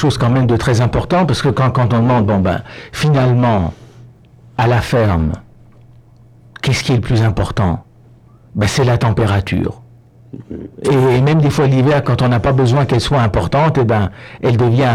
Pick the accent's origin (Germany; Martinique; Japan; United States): Germany; Baden-Württemberg; j'en ai bien connu aussi dans ma terre natale, en Forêt-Noire, en Allemagne.